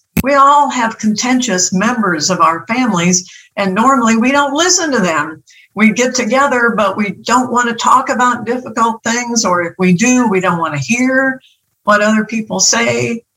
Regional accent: Chicago, Illinois, United States; I grew up in Chicago, and the Sunday papers came out on Saturday night.

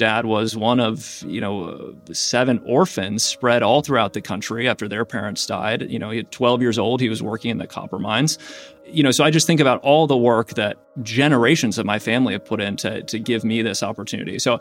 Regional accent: Pacific Palisades, California, United States; growing up in the Palisades

